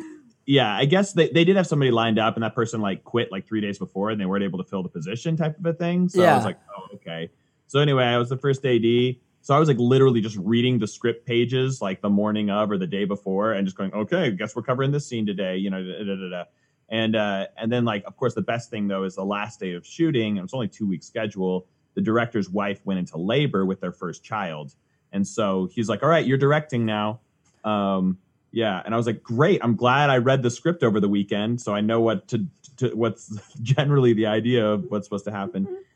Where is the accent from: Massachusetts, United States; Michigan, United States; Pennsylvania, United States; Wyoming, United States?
Massachusetts, United States; Duxbury; I grew up in Duxbury, Massachusetts